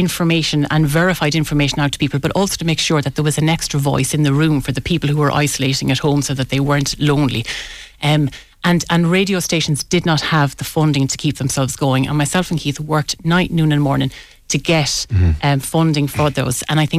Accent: Dublin, Leinster, Ireland; And I said, "Oh, I came from Dublin."

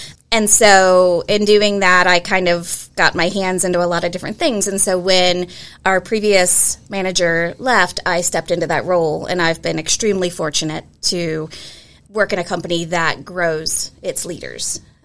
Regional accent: Cincinnati, Ohio, United States; I am, yes.

